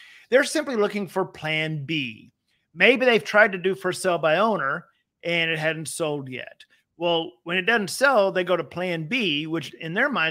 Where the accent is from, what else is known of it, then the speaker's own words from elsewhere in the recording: Texas, United States; I like analogies, Jay, and I'm from Texas, so I like analogies, and I like Mexican food.